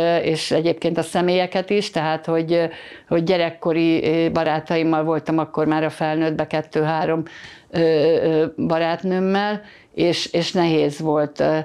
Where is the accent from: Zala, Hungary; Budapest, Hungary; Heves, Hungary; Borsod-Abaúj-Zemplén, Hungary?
Budapest, Hungary; Tehát én kőbányai gyerek voltam, és az a vicces, hogy most az irányító számom az ugyanaz, mint amikor gyerekként a Pongrácz telepen felnőttem. Úgyhogy egy kicsit kikalandoztam a Józsefvárosba, de az se olyan messze.